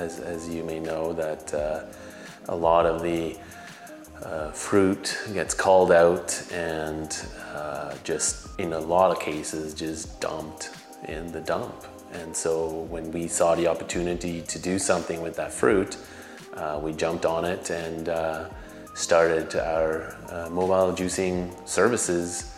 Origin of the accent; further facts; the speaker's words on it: Switzerland; moved away as an adult; now in Canada; Born and raised in Switzerland. Both my parents grew up on farms. I didn't, but close enough.